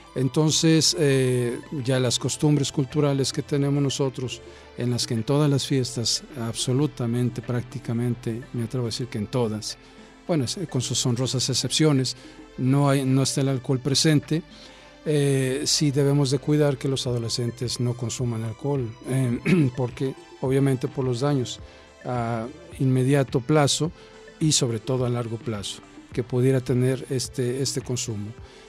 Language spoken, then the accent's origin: Spanish; Mexico; debido a las celebraciones típicas que nosotros como buenos mexicanos tenemos en esta temporada